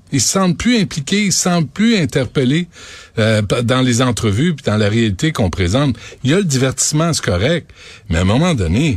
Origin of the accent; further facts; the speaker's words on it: Quebec, Canada; on est des êtres humains, là, on est des Québécois, on est au-delà de ça, là, il me semble.